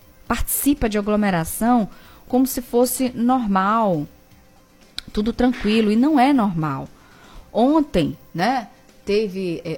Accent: Bahia, Brazil; Nós somos baianos, meu filho, baiano, ó.

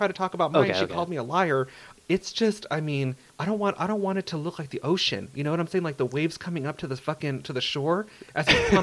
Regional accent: Simi Valley, California, United States; also born or lived in Pacoima; I mean, that's where I grew up. I mean, I was raised in Simi, but my heart was, I mean, I'm from the Valley.

